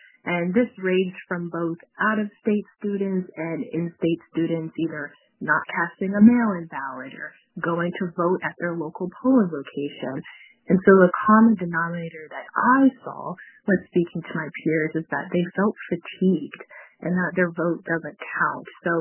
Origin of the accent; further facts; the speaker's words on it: Harrisburg, Pennsylvania, United States; born and raised in Harrisburg, and I recently graduated from a college in Pennsylvania.